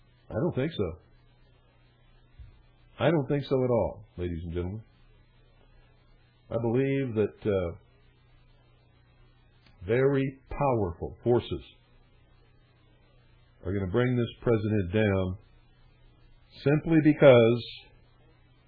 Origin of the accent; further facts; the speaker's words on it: United States; I'm not right-wing either. I'm an American.